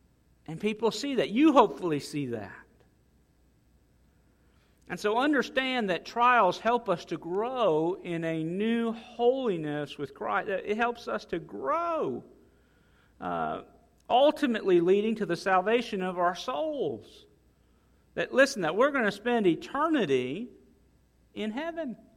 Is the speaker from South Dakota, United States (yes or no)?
yes; South Dakota, United States; now in Pearl, United States; Most of you know, I grew up in South Dakota. That's still where my mom, brother, and sister are.